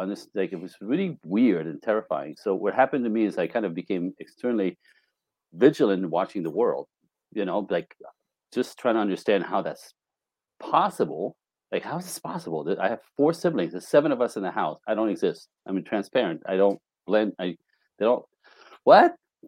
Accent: Canada; born there; I was born in Canada, French Canadian, in a snowbank.

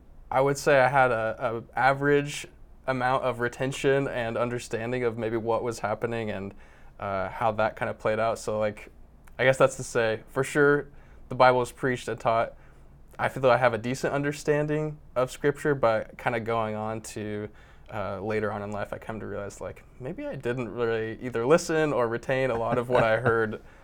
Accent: Hutchinson, Kansas, United States; So I grew up in a town called Hutchinson, Kansas. It's about 6 hours from Fort Worth, not too far away.

